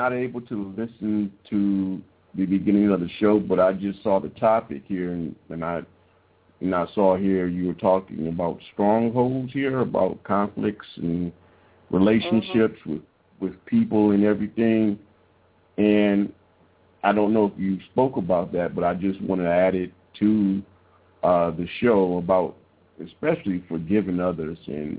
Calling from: Cleveland, Ohio, United States; I'm calling from Cleveland, Ohio.

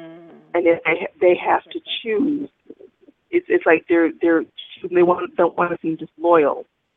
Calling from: Massachusetts, United States; I'm calling from Massachusetts.

